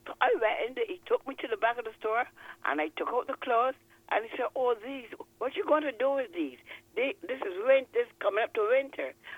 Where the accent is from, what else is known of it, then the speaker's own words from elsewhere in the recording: Barbados; I said, I'm from Barbados.